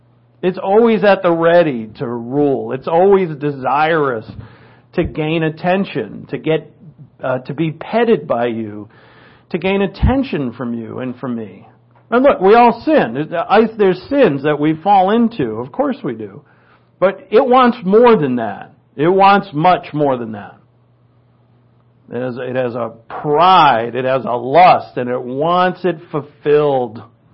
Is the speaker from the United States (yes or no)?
yes; New England, United States; accent: New England; Like I said, I go to my New England accent when I say doctor.